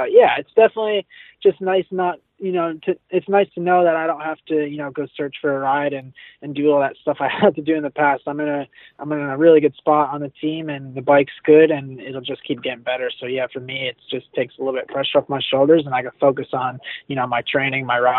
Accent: New York, United States; I grew up in New York racing in the mud, so I enjoy it.

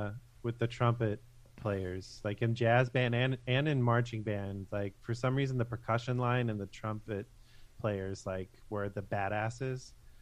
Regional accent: Hickory, North Carolina, United States; also born or lived in Eden / Walkertown; I was born in Eden, North Carolina, but I was only there for like until I was 3 or 4, I think, and moved to Walkertown and then spent most of my youth in Hickory.

